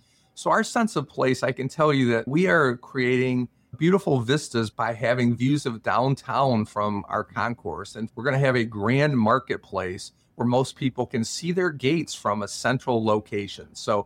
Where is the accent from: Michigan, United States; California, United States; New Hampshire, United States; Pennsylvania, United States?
Michigan, United States; Detroit; As you know, Maureen, I'm from Detroit, and we have something called grit up there.